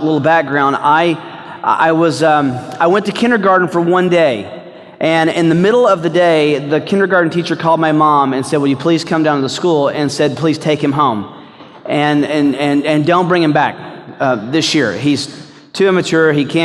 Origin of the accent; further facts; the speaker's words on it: Chattanooga, Tennessee, United States; where I grew up in Chattanooga, Tennessee, we had a near full eclipse that came right over our area